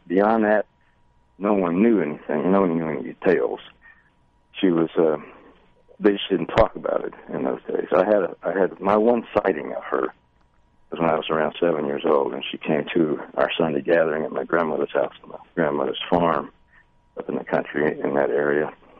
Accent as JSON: {"language": "English", "town": "Meridian", "region": "Mississippi", "country": "United States", "tie": "born or raised there", "said": "which is based on my hometown, Meridian."}